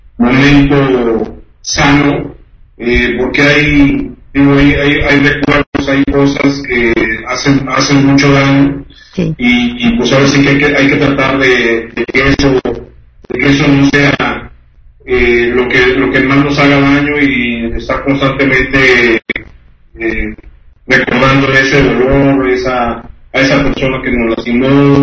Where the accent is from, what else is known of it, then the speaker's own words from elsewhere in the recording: Guadalajara, Jalisco, Mexico; born there; also born or lived in Monterrey; yo nací en Guadalajara porque así lo quise decir, pero 13 años de mi vida yo lo viví en Monterrey.